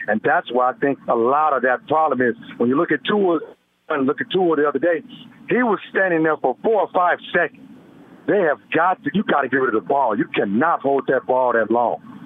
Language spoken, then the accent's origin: English; Alabama, United States; And I'm born in from Alabama, Pentecostal.